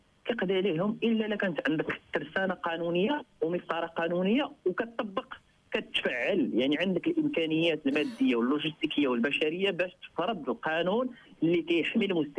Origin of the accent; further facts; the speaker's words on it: Morocco; اذا نمط السوق اللي حنايا عندنا في المغرب كيسهل هاد المضاربه